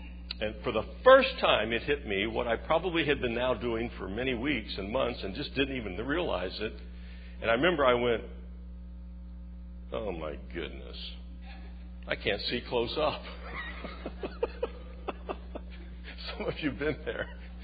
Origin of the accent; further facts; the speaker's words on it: Cincinnati, Ohio, United States; When I was in high school, I grew up in Cincinnati, Ohio.